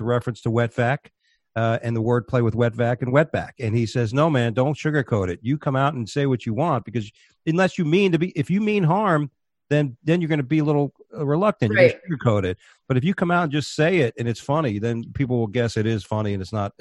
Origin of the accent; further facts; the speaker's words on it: New Jersey, United States; Are you from Jersey? I'm from Jersey.